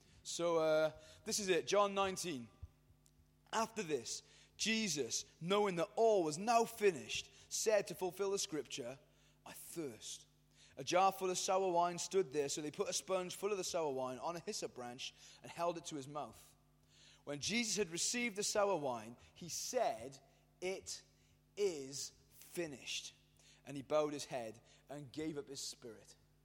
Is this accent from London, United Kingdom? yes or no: no; Wales, United Kingdom; being a Valleys boy and being a Welshman